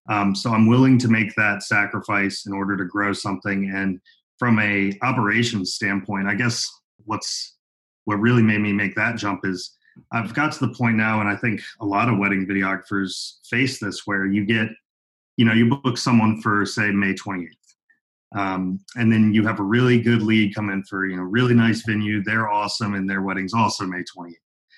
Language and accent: English; Virginia, United States; also born or lived in New York; Yeah, I mean, I grew up in Virginia, so it's good to be home, good to be around family. I miss New York, of course.